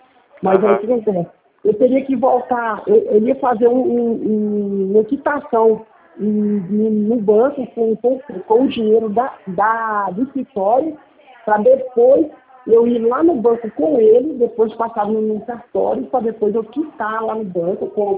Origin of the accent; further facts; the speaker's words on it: Goiânia, Goiás, Brazil; Então, eu sou daqui de Goiânia.